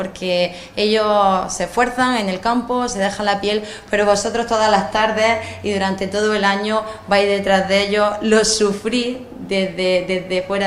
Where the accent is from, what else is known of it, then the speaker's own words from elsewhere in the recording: Andalusia, Spain; que soy almeriense, y es un orgullo